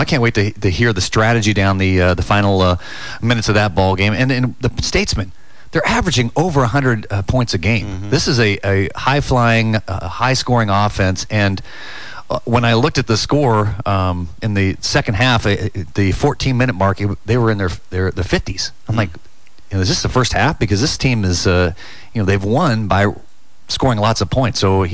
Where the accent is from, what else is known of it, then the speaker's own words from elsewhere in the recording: Ireland; Because I'm Irish, by the way.